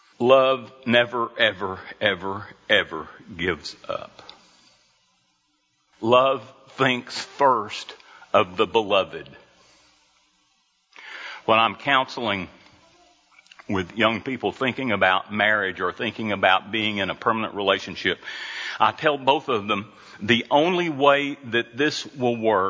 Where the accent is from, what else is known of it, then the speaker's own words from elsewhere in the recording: Lubbock, Texas, United States; But I'm from Lubbock.